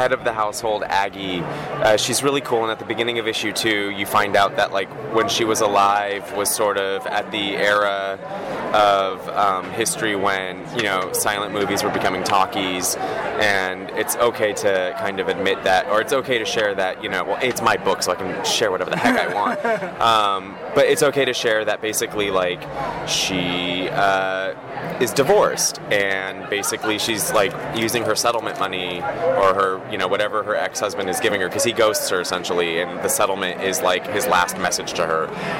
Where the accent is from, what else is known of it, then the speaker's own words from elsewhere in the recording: Los Angeles, California, United States; I'm from Los Angeles.